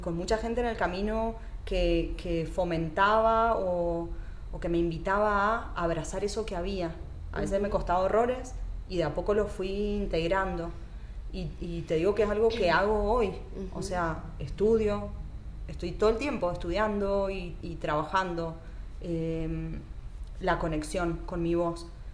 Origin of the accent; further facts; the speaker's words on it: Mendoza, Argentina; Y después de 5 años andando por la universidad en Mendoza, que es de donde vengo, Mendoza, Argentina